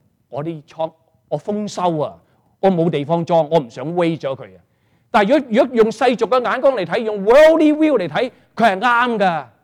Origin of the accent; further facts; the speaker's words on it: China; 我们中国人又不喜欢，美國人又不喜歡，加拿大人不喜歡